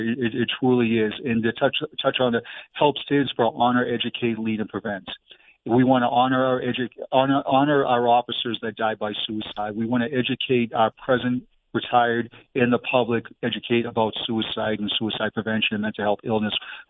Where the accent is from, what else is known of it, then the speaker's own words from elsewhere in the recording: Boston, Massachusetts, United States; accent: Boston accent; It's my Boston accent's kicking it right now.